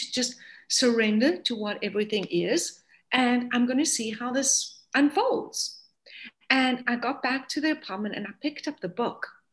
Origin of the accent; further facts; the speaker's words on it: South Africa; now in United States; I am South African